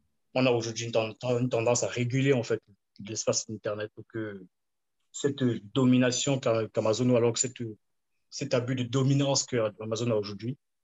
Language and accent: French; West, Cameroon; now in France; je suis un dénommé … J'ai 26 ans. Je suis originaire du Cameroun, plus précisément de l'Ouest Cameroun. Alors, je réside actuellement en France.